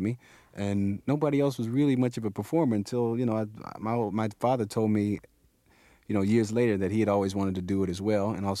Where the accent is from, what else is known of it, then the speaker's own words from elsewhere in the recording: Cincinnati, Ohio, United States; There was an alternative school program in my hometown of Cincinnati.